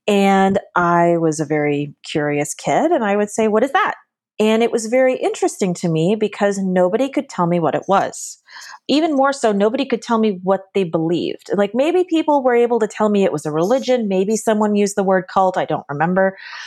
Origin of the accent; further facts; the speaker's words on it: Los Angeles, California, United States; growing up in Los Angeles with a dad in the entertainment industry